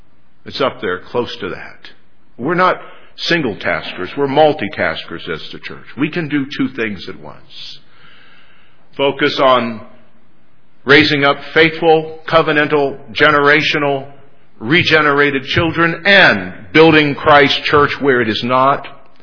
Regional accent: West Virginia, United States; also born or lived in Mississippi; I lived in Mississippi for 4 years, relatives in North Carolina for years. I was raised in West Virginia, lost my accent.

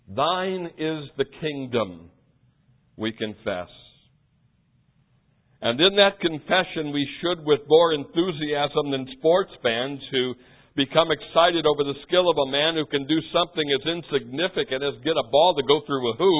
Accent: Wisconsin, United States; also born or lived in Chicago area; I grew up in Wisconsin during the Vince Lombardi era of the Packers. I lived in the Chicago area during the Michael Jordan era of the Bulls.

